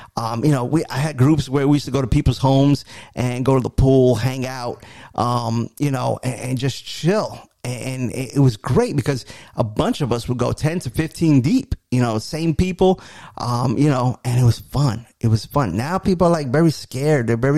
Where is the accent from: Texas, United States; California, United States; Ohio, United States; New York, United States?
New York, United States; You know, I'm from New York originally.